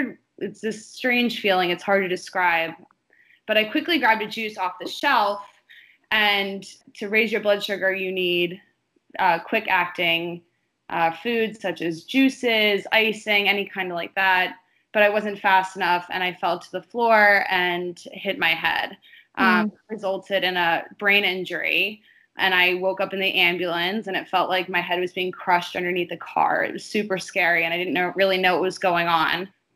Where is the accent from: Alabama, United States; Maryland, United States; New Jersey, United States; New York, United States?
New Jersey, United States; Haddonfield; now in San Francisco, United States; I am originally from Haddonfield, New Jersey, which is a small suburb outside of Philadelphia. And right now I'm living in San Francisco